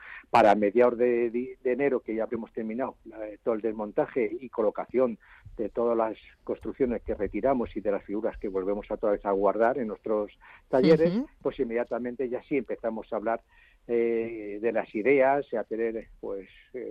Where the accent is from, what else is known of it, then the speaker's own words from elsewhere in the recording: Madrid, Community of Madrid, Spain; como madrileño que me considero y que soy.